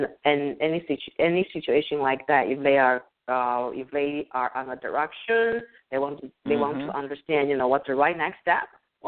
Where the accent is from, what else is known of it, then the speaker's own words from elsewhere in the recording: Taiwan; English is a second language; moved away as an adult; now in United States; I was raised and born in Taiwan. So and I didn't come to this country until I think I was 26 years old.